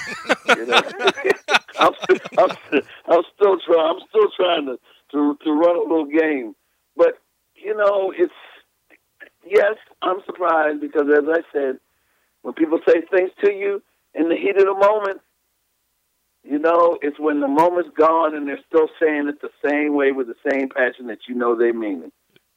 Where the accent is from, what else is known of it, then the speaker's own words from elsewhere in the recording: Philadelphia, Pennsylvania, United States; but I'm from Philly